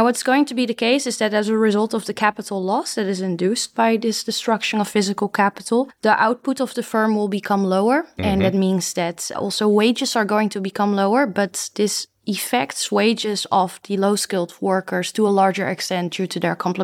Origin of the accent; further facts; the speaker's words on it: Netherlands; So I'm indeed from the Netherlands